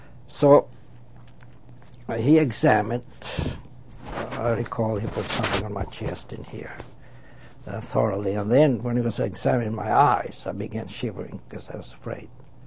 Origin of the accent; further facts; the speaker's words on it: Albania; English is a second language; now in United States; he knew I came from Albania. He saw it in the little French passport I had.